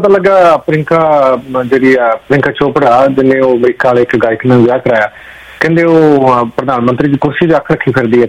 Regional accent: Amritsar, Punjab, India; ਮੈਂ ਵੀ ਅੰਮ੍ਰਿਤਸਰ ਦਾ ਰਹਿਣ ਵਾਲਾ, ਉਸ ਟਾਈਮ ਮੇਰੀ ਉਮਰ ਕਾਫੀ ਛੋਟੀ ਸੀਗੀ

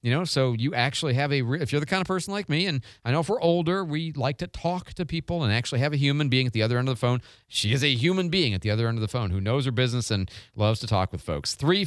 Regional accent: Chicago, Illinois, United States; I grew up in Chicago. Shedd is a fantastic aquarium. My stepdad actually worked there for a little while as a volunteer.

